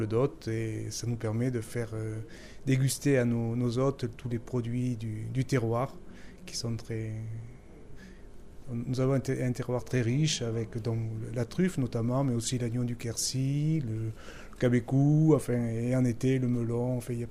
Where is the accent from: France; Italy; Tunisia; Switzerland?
Tunisia; born there; Donc, personnellement, je suis né en Tunisie.